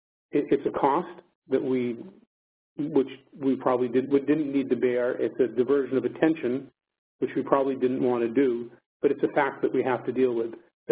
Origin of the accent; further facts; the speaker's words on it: United States; now in London, United Kingdom; though I'm in London, I am an American.